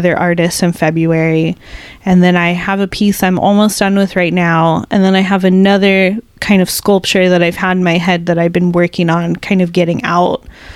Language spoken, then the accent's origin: English; Modesto, California, United States; born there; also born or lived in Ceres; I was born in Modesto. I lived in Ceres specifically, which almost no one knows where Ceres is. It's basically Modesto.